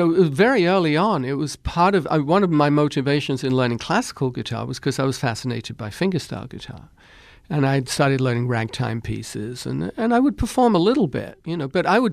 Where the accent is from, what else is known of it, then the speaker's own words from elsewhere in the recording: England, United Kingdom; now in United States; I think attribute that to growing up in England and not having music be compartmentalized. As here in America